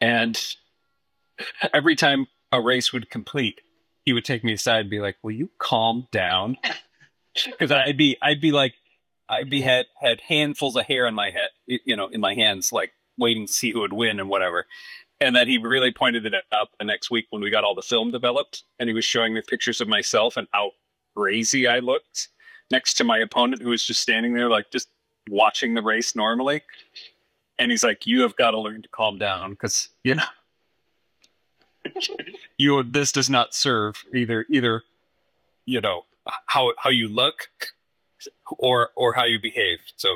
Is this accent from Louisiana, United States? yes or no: no; Detroit, Michigan, United States; I'm from Detroit. And out of a city of automotive engineers, my dad was the accountant.